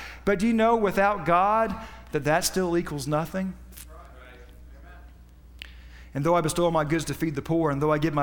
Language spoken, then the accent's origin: English; Winter Haven, Florida, United States; I guess I've been around here my whole life. That's where I was born. I was born in Winter Haven.